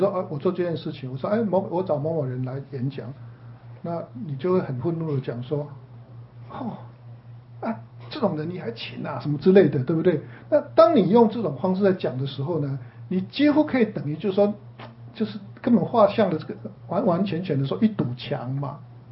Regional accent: China; 因为我是中国人，比较不会跟人家打招呼

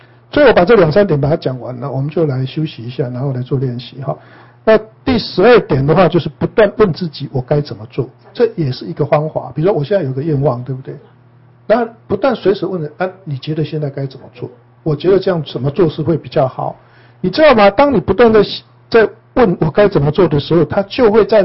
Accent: Taiwan; 就是说我们台湾人叫做“几没短几寸”啊

